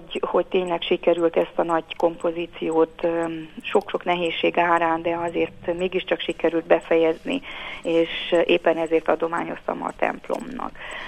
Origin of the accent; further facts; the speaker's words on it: Transylvania, Romania; now in Budapest, Hungary; hiszen én magam székely vagyok, erdélyi, és úgy gondoltam, hogy ő megidézheti az én szülőföldemet, Erdélyt.